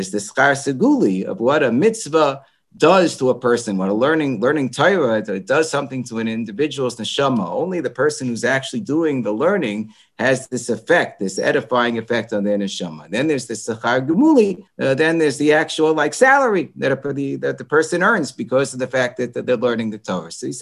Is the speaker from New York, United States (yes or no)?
yes; Monsey, New York, United States; when I lived in Munsi. I was growing up in Munsi by the late Rabbi Abraham Pessens